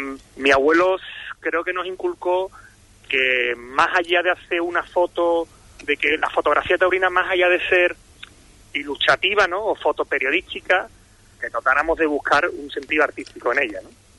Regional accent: Seville, Andalusia, Spain; obviamente pues es bastante subjetivo porque soy de Sevilla, somos de Sevilla

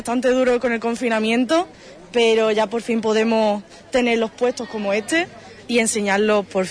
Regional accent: Bollullos, Andalusia, Spain; somos de Bollullo y esto es todo hecho a mano

